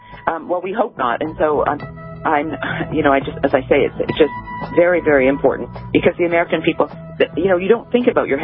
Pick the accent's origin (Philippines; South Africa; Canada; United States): Canada; I'm Canadian. I grew up under single payer.